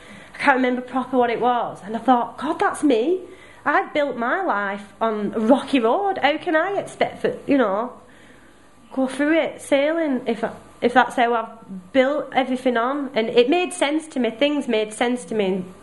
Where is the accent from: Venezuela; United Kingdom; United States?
United Kingdom; Bolton, North West England; I'd said, I'm from Bolton, so I said that when I get out, I want to move to Lee.